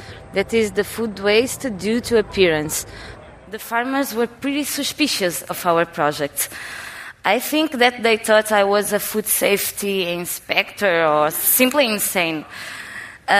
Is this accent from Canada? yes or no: no; Portugal; I come from Portugal